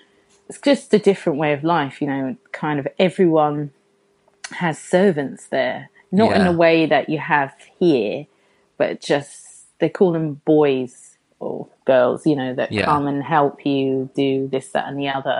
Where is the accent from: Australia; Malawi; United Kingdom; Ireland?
United Kingdom; London; also born or lived in Eket, Nigeria; I was born in Nigeria in a small town called Eket. And then I came over here when I was a child and growing up in West London.